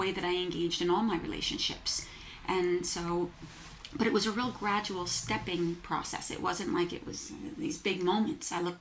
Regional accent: New Jersey, United States; moved away as an adult; now in New York City, United States; I grew up in New Jersey, moved to New York City when I was 18

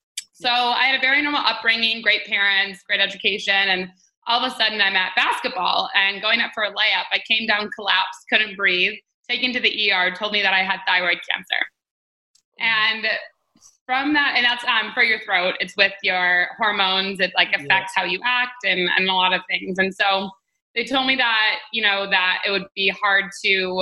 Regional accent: Detroit, Michigan, United States; So I'm from Detroit, Michigan, which is in the States. And I always grew up traveling.

